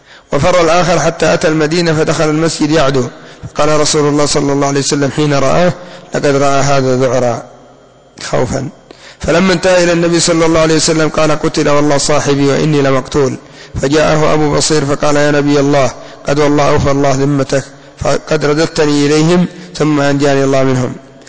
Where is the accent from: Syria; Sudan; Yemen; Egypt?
Yemen; يعني خلاص، كما يقولون عندنا في اليمن، من أجلي، خليه من أجلي.